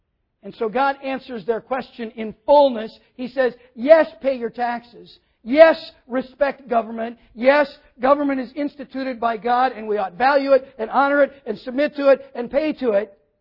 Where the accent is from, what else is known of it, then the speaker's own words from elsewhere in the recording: United States; Okay, I'm an American. And I am just intensely grateful that I live here and not in Afghanistan or Pakistan or wherever it might be.